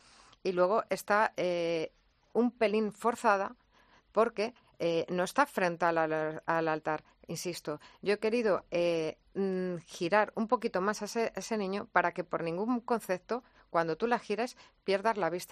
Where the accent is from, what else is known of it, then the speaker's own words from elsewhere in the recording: Madrid, Community of Madrid, Spain; soy madrileña.